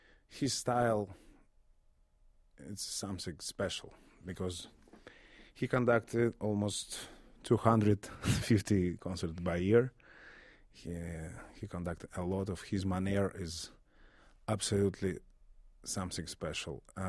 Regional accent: Irkutsk, Irkutsk Oblast, Russia; born there; English is a second language; Yes, I was born there in Irkutsk near the famous Lake of Baikal.

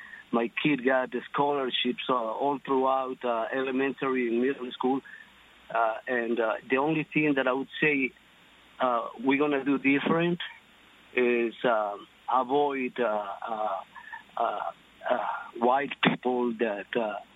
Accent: Ecuador; moved away as an adult; now in New York, United States; my wife and I came 20 years to New York, and we come from Ecuador. We haven't been able to go back. I have no interest in going back. I love this country.

